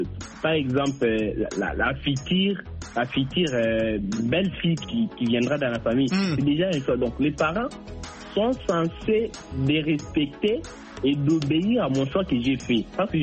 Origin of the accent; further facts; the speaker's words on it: Kasaï, DR Congo; Comme par exemple, moi je suis du Kassai.